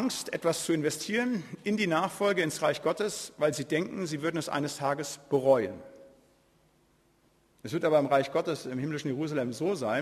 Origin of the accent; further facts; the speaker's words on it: Bremen, Germany; Ich komme aus Bremen